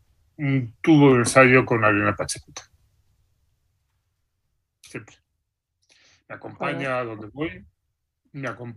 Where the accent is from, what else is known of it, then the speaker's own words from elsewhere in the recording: Spain; now in Peru; Y ya tengo mi pasaporte y mi DNI, y soy español y soy peruano.